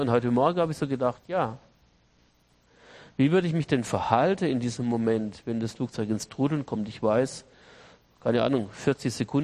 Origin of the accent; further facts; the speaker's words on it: Stuttgart, Baden-Württemberg, Germany; ich bin im Stuttgarter Flughafen groß geworden, ich bin nicht geflogen, ich war erst Anfang 20, als ich zum ersten Mal geflogen bin